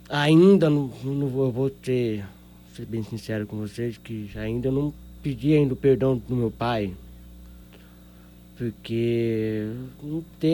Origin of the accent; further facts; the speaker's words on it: Dourados, Mato Grosso do Sul, Brazil; Sou de Dourados.